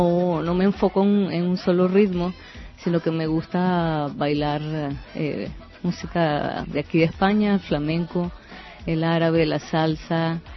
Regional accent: Caracas, Capital District, Venezuela; Sí, soy de Caracas.

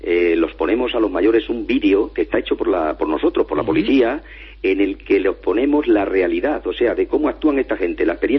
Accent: Extremadura, Spain; como se suele decir en mi tierra, que yo soy extremeño

